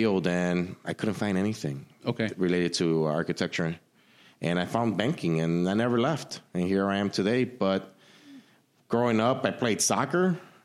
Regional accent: Chicago, Illinois, United States; Well, I grew up in the Wicker Park area.

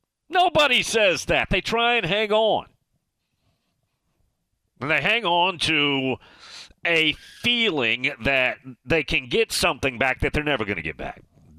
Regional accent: Kingsport, Tennessee, United States; I'm born and raised in Kingsport.

